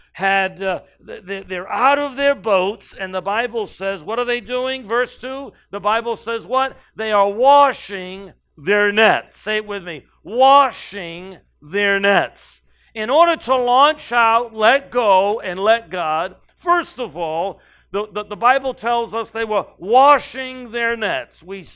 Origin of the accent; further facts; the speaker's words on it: New England, United States; I'm from New England, me, and I'm Portuguese, and … now you know the rest of the story. And Portuguese people tend to be a little loud.